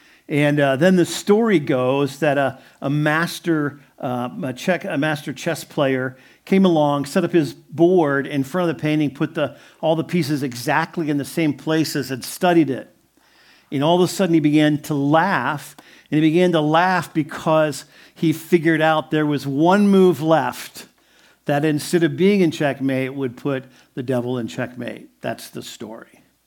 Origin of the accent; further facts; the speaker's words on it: Ohio, United States; And I'm from Ohio, so I really appreciate that.